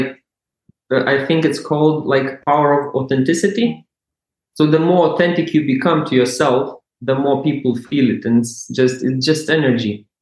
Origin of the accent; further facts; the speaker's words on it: Lithuania; English is a second language; moved away; Like, because I come from Eastern Europe, from Lithuania. Like, when first I came, it was like, and there's too many thank yous.